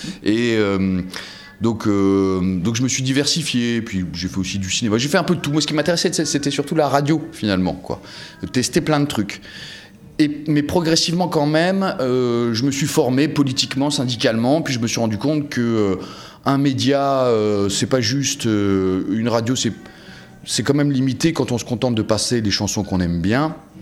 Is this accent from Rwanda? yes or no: no; East, France; parce que je viens de l'Est